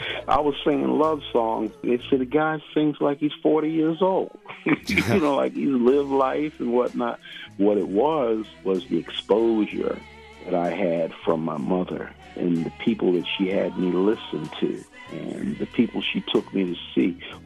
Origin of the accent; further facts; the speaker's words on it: Brooklyn, New York, United States; I grew up with him in the Fort Greene in Brooklyn. So I was like 11.